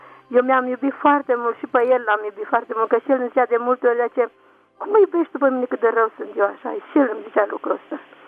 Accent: Voluntari, Ilfov, Romania; sunt din Voluntari

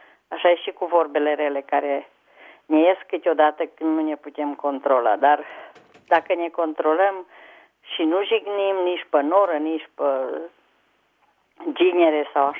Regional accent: Teleorman, Romania; vă sunt din Teleorman.

